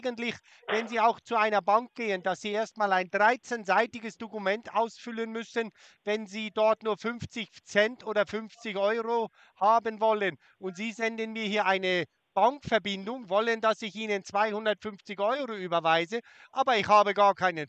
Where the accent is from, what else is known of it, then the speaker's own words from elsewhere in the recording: Switzerland; ich bin ein Schweizer und ich habe leider viele Fragen